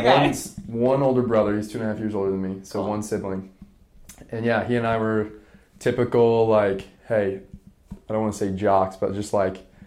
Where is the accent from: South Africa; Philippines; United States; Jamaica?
United States; Ocala, Florida; I was born in Ocala, Florida on a horse farm.